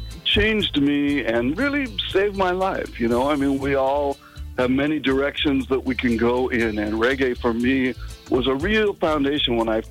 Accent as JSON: {"language": "English", "region": "California", "country": "United States", "tie": "born or raised there", "said": "But for me, I grew up in Southern California. I don't speak patois. I don't sing in patois."}